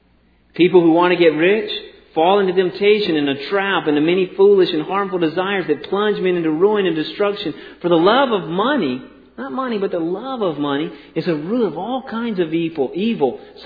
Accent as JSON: {"language": "English", "region": "the South", "country": "United States", "tie": "born or raised there", "said": "Growing up in the South, all these Southern preachers had these expressions."}